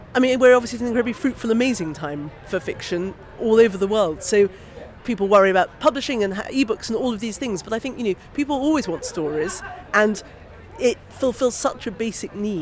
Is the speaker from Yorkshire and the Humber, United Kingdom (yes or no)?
no; Oxford, South East England, United Kingdom; the weirdness of growing up in Oxford, the weirdness of growing up with Hungarian grandparents